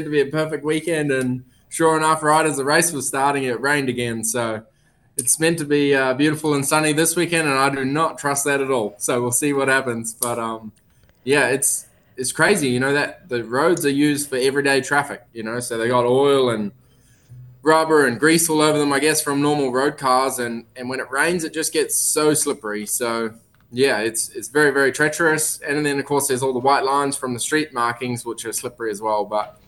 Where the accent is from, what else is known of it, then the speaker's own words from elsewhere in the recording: New Zealand; I'm not Australian. I'm a Kiwi.